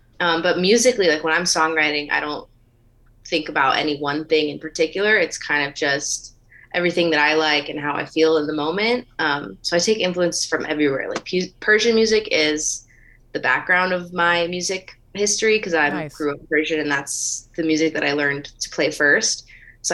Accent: Los Angeles, California, United States; It's a tough town to grow up in. Like being born and raised in Los Angeles, everyone is striving for this thing

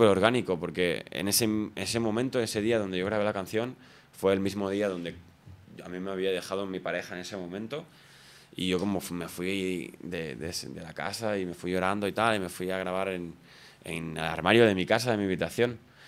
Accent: Palafrugell, Catalonia, Spain; Y yo vengo de un pueblo muy chiquito. No vengo de Barcelona, donde tampoco hay ahí como conexiones. Yo vengo de un pueblo al lado de la playa que se llama Palafrugell, que es un pueblo donde somos nada más que 15.000 o 20.000 personas.

